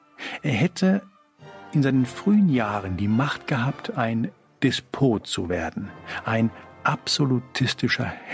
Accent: Spain; Wir reden heute über mein Heimatland, über Spanien.

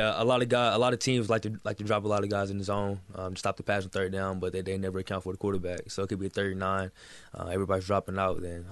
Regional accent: Texas, United States; I'm sorry. I'm from Texas. I'm sorry to people that's from Florida.

